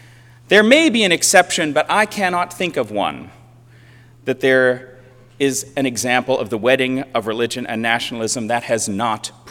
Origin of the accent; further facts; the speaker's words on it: United States; I'm a gay man. I am the son of a World War II veteran. I am an American citizen, and I am a Christian.